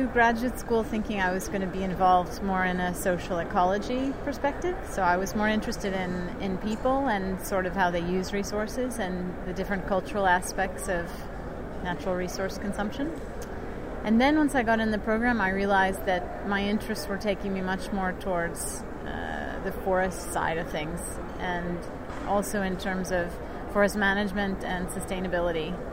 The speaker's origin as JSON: {"language": "English", "region": "East Coast", "country": "United States", "tie": "born or raised there", "said": "Yeah, I grew up on the east coast of the U.S. and we always lived in rural areas"}